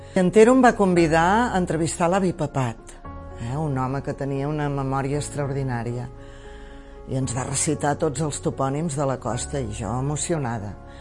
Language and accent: Catalan; L'Escala, Catalonia, Spain; vaig néixer a l'Escala l'any 1957 i a casa tenien una botiga de comestibles